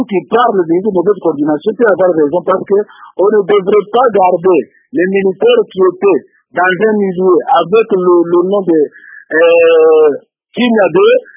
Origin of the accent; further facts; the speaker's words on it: Fizi, South Kivu, DR Congo; Je viens de Fizi.